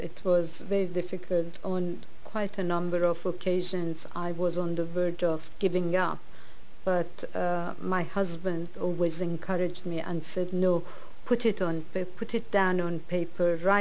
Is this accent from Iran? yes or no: yes; Iran; moved away as an adult; Really, growing up in Iran, I had a wonderful childhood, and I lived there until I was almost 40 years old